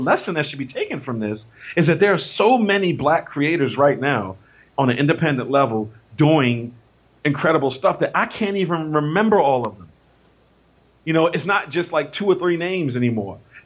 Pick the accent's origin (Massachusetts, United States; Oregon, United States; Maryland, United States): Maryland, United States; Baltimore; Yeah, Jason Wise, his brother, he's doing over in Baltimore, my hometown.